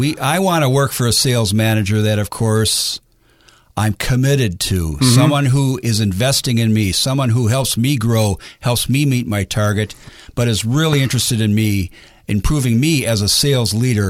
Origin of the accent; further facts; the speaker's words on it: Detroit, Michigan, United States; moved away as an adult; now in Asia; Well, the reason I'm in Asia is originally I moved from Detroit. I hope that explains everything.